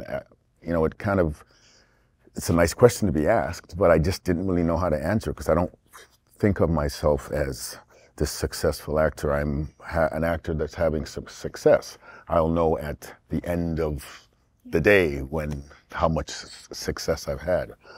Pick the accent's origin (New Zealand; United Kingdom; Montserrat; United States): United Kingdom; accent: British; now in Canada; So then so I learned how to speak like a Canadian with my strong British accent.